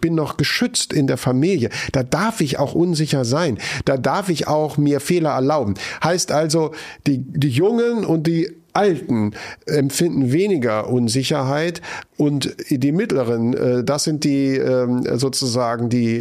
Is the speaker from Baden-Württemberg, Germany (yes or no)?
no; Bremen, Germany; born there; in meinem Geburtsort in Bremen gegründet.